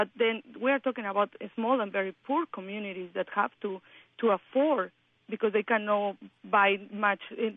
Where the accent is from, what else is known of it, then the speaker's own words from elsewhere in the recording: Mexico; English is a second language; because I am originally from Mexico